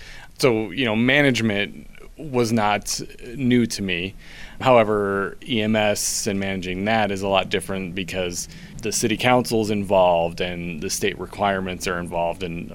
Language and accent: English; Sioux City, Iowa, United States; now in Dexter, United States; Nope, I grew up in Sioux City, Iowa. Spent about 20 years or so there. And then I moved to Des Moines 6 years ago this September.